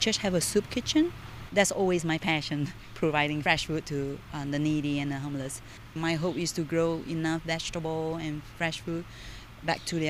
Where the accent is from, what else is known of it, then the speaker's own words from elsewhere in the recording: Singapore; I was originally from Singapore. Like I used to grow up in a village where my mom used to own 5 acre orchids farming.